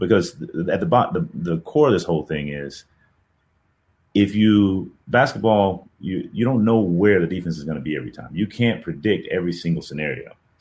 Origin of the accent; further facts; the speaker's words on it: Atlanta, Georgia, United States; I grew up in the Southeast, and I love it. And Atlanta's home. My mom's from Georgia. My dad's from Louisiana, so I'm a Southern boy at heart.